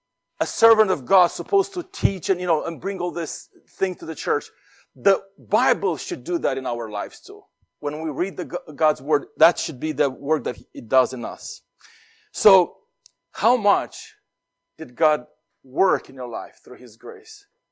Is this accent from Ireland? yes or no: no; Moldova; English is a second language; I grew up in the Republic of Moldova, former Soviet Union country, poor country.